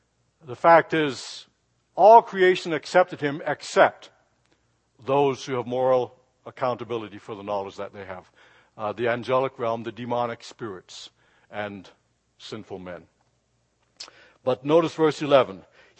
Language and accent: English; Jamaica; I grew up in Jamaica and I know donkeys.